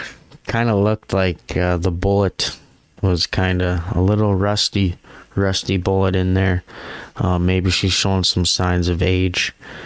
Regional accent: Canada; Maybe that's a little biased because I am Canadian

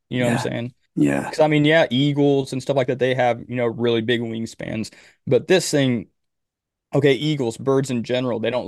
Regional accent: United States; which I know you're from the UK and I'm from the States

